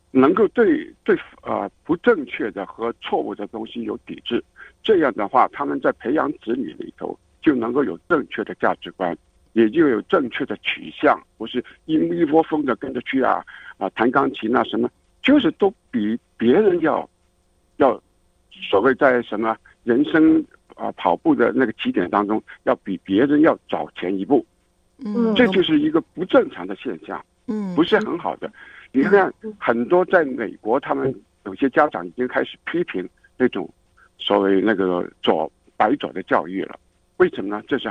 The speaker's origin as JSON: {"language": "Chinese", "country": "China"}